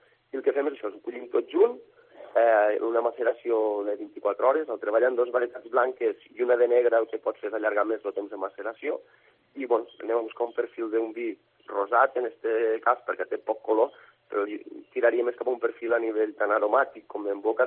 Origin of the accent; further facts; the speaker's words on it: Corbera d'Ebre, Catalonia, Spain; jo soc de Corbera, la família és de Corbera